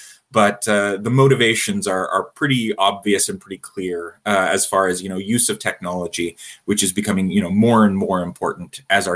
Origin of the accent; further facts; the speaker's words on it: Rocky Mountains, United States; And I grew up in the Rockies, so same sort of situation.